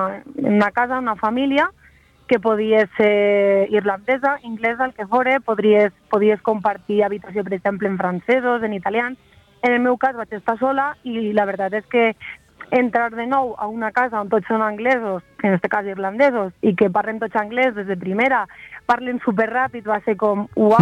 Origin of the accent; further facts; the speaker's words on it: Cinctorres, Valencian Community, Spain; jo soc de Cintorres, que és un petit poble del nord de la província de Castelló. I clar, un poble de 500 habitants, pues una xiqueta de 16 anys